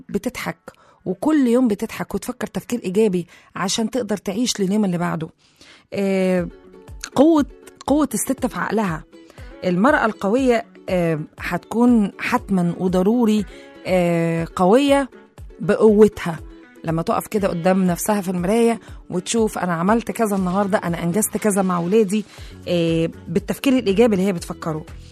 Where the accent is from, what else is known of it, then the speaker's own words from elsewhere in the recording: Upper Egypt, Egypt; لو شفنا عندنا في الصعيد، تعالوا شوفوا الستات هناك بتحكم عائلات